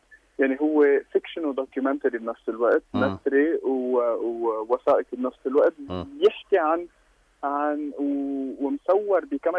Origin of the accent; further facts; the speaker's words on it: Lebanon; لازم كمان نرجع نحن من لبنان نعطي